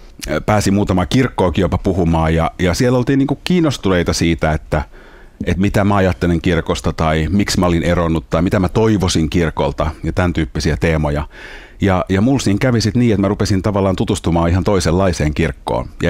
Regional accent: Helsinki, Uusimaa, Finland; mä oon kasvanut Helsingissä pienessä kerrostalolähiössä

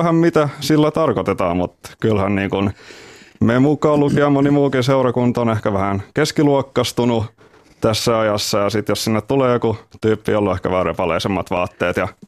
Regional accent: Inkoo, Uusimaa, Finland; also born or lived in Helsinki; now in Salo, Finland; Mä oon Inkoosta kotoisin.

